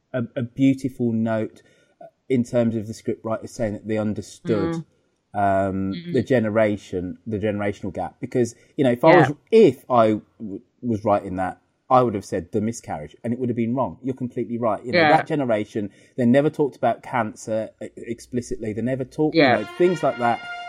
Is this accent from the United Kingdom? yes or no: yes; United Kingdom; Because me, if I, you know, being British and polite, I'd have said, of course, Justin.